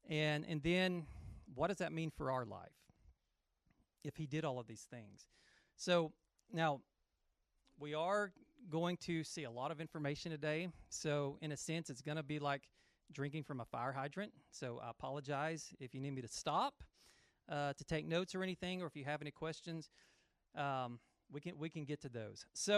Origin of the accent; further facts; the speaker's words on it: Birmingham, Alabama, United States; lives back in Birmingham, my hometown.